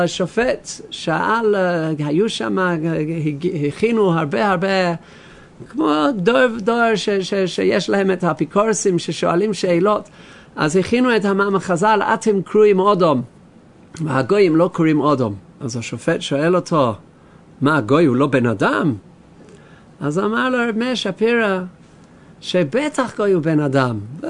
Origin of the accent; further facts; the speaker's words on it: London, United Kingdom; בלונדון, אני מלונדון, הלך בחור בשבס בבוקר לבית הכנסת